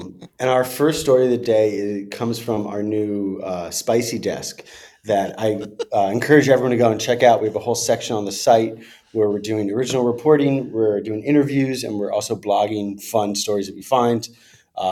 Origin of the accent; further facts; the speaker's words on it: San Francisco, California, United States; moved away as an adult; now in New York, United States; I was 27. It was 2017.